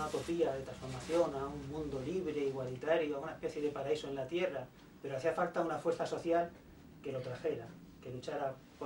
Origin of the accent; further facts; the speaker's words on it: Spain; Italian is a second language; In mio paese la unica forma di lucha attuale, forma reale di lucha, in la che la gente sale alla calle, si enfrenta alla polizia, forma concreta di lucha